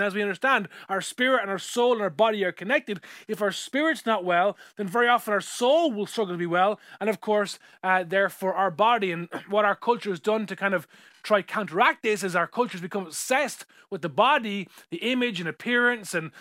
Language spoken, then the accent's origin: English; Ireland; the reason why we're still in Ireland, the reason why we are Irish